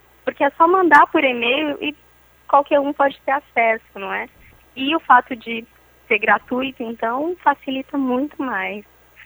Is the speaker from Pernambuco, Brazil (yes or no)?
no; Araraquara, São Paulo, Brazil; É 16, porque eu sou aqui de Araraquara